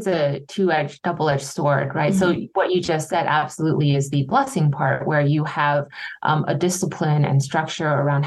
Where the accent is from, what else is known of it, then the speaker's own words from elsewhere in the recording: New York, United States; now in California, United States; in California, I always think I'm a transplant from New York, but then when I visit upstate New York, when I go back home, I realize, oh my gosh, I'm very California now.